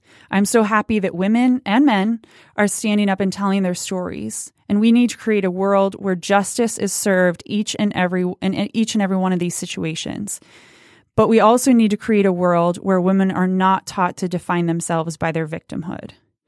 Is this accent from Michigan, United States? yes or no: yes; Detroit, Michigan, United States; I was born and raised in Michigan and pretty much spent the majority of my life in Corktown, Detroit. My family is Irish American